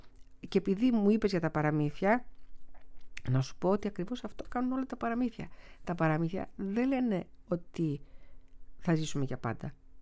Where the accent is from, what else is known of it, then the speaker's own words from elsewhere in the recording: Larissa, Thessaly, Greece; Γιατί εγώ μεγάλωσα στη Λάρισα